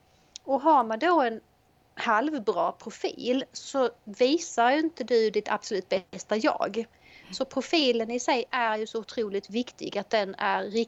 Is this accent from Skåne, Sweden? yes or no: yes; Helsingborg, Skåne, Sweden; Jag är ifrån Helsingborg och har drivit eget företag i snart 25 år.